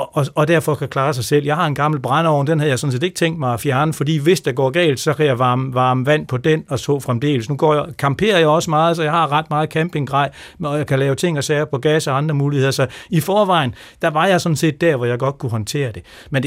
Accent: Jutland, Denmark; Jeg er trods alt fra Jylland

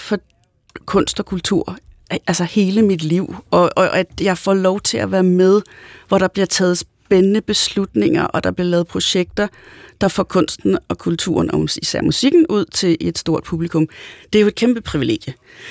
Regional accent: Copenhagen, Capital Region of Denmark, Denmark; jeg arbejder til daglig i Aarhus, så der bliver jeg jo også mødt med, at jeg er jo nok også københavner, men jeg har jyske aner

